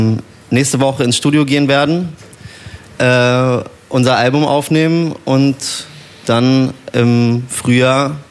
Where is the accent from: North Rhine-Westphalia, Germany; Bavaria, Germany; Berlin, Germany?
Berlin, Germany; ich bin in Berlin aufgewachsen